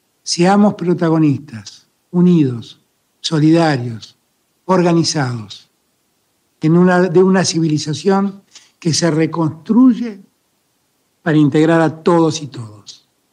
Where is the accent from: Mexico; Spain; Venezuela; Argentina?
Argentina; Agradecemos como argentinos a los países iberoamericanos el respaldo continuo al llamado a la reanudación de las negociaciones